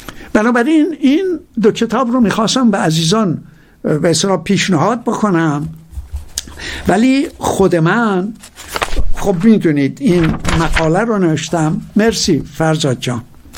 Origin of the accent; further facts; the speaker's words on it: Iran; moved away; موقعی که فهمید من از ایران اومدم